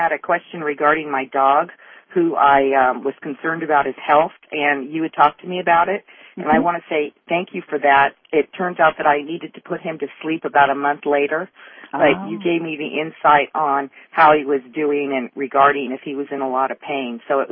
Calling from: California, United States; I'm calling from California.

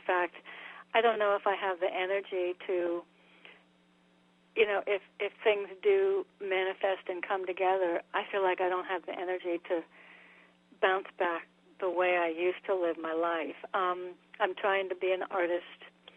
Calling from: Connecticut, United States; I'm in Connecticut.

